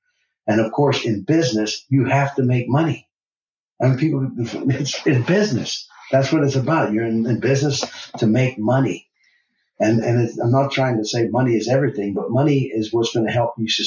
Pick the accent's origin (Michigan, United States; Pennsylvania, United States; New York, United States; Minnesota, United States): Pennsylvania, United States; Pittsburgh; We root for the Pittsburgh Steelers. I'm from Pittsburgh, so Pittsburgh Steelers.